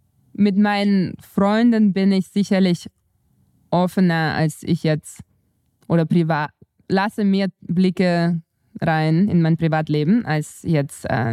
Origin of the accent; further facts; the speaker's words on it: Riga, Latvia; moved away as an adult; now in Munich, Germany; ich bin in Riga geboren und aufgewachsen und bin dann nach München gegangen